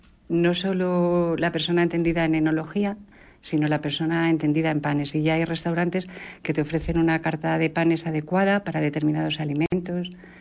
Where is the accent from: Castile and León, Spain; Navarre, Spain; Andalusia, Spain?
Castile and León, Spain; Zamora; yo soy zamorana y quiero comentar que va a haber un PanFest en Zamora en 2027